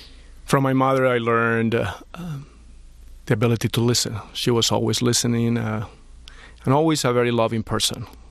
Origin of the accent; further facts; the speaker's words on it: Madrid, Community of Madrid, Spain; I was born and raised in Madrid 47 years ago. And I was born in a time where Spain was coming out from the Franco regime.